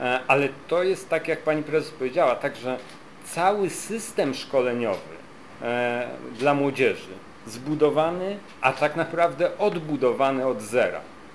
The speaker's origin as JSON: {"language": "Polish", "town": "Bydgoszcz", "region": "Kuyavian-Pomeranian Voivodeship", "country": "Poland", "said": "przede wszystkim jako bydgoszczanin czuję wielką radość i dumę"}